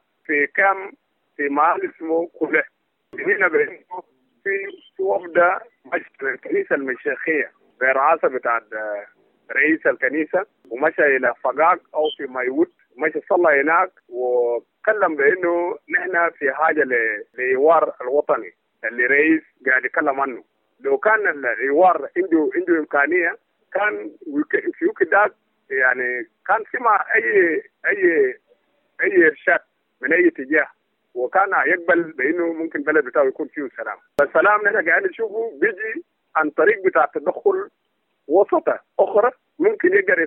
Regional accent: South Sudan; لو كلنا كسودانيين جنوبيين

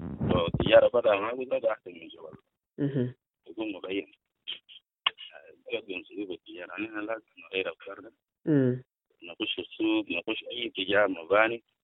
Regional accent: South Sudan; أصل بالرغم أنا إنسان جنوبي وكده أصل الناس بيقولوا لي أنا دارفوري

